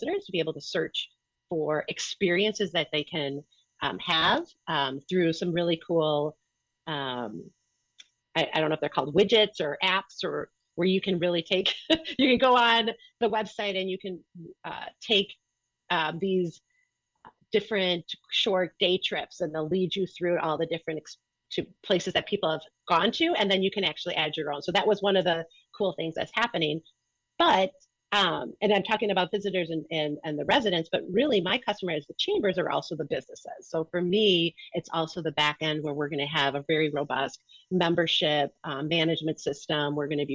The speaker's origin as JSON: {"language": "English", "town": "Milwaukee", "region": "Wisconsin", "country": "United States", "lives_now": "Burlington, United States", "said": "No, I'm from Milwaukee."}